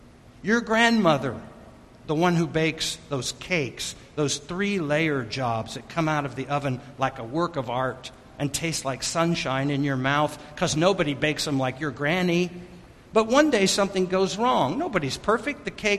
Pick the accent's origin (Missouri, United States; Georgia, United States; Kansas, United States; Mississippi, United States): Kansas, United States; Wichita; I just was growing up in Wichita, Kansas. I was a double PK, son of a preacher, son of a professor.